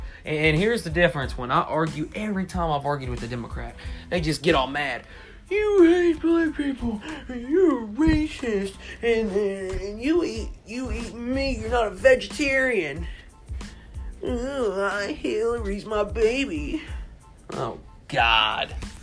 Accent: Kentucky, United States; I'm from Kentucky, so you know a lot of Kentucky basketball games.

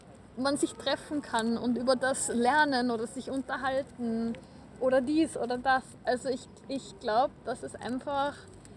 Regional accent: Vienna, Austria; wie ich bin in Wien aufgewachsen, wie ich Wien nie gefunden habe.

